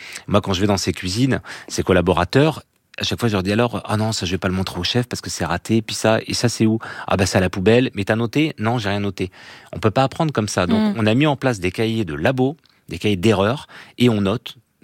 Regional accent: Brittany, France; moi je suis breton, on a tous joué étant petit

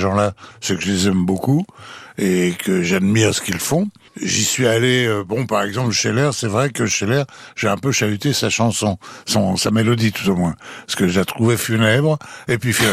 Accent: France; ça fait partie du fait que je suis français.

